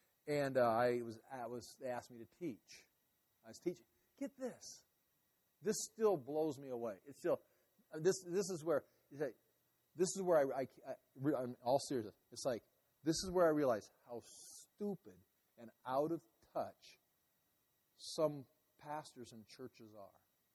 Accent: United States; born there; You know, I was born in America. We grew up in church.

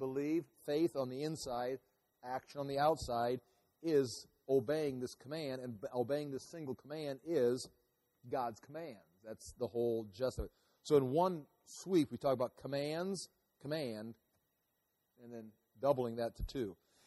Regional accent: United States; born there; You know, I was born in America. We grew up in church.

